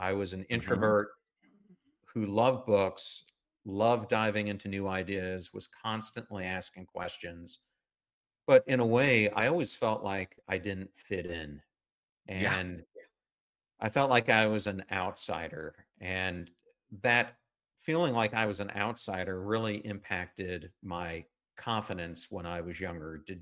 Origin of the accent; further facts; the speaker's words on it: York, Pennsylvania, United States; I grew up in Pennsylvania, just across the Mason-Dixon line in York, PA, and you grew up in Richmond, Virginia.